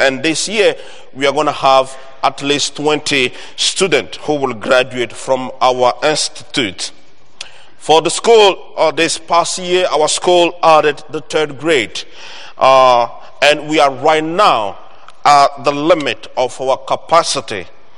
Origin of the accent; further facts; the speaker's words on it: Togo; now in Lexington, United States; always good for me to be back home because Lexington, Kentucky is another home for me. Beside Togo, my home country, Togo, the place to go.